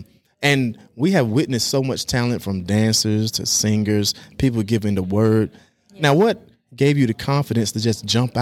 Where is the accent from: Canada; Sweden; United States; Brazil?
United States; North Carolina; And I'm from the 252 as well. I'm from Burt T. County.